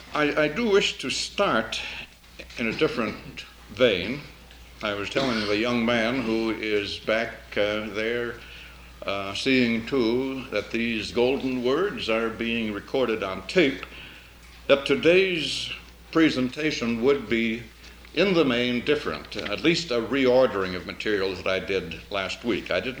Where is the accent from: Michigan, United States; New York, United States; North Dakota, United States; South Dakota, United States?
North Dakota, United States; I am from North Dakota. I was born there and raised there, and on the way back we're going to visit my old home town, a little town in north central North Dakota.